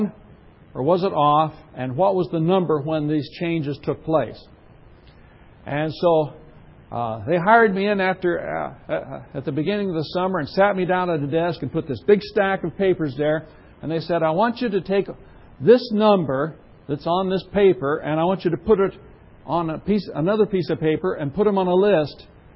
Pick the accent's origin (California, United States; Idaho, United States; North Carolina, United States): Idaho, United States; You know, I came from Idaho, growing potatoes.